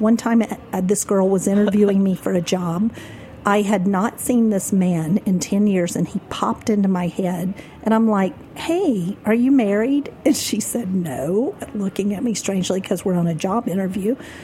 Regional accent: Alabama, United States; Remember, I'm from Alabama.

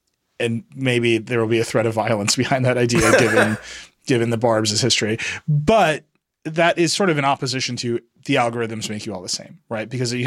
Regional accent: Midwest, United States; That is not a thing I could do growing up in the Midwest as a teen.

